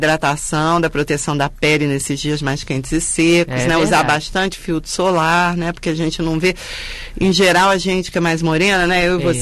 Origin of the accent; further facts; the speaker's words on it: Brasília, Federal District, Brazil; also born or lived in São Paulo; eu, que por exemplo, que cresci aqui em Brasília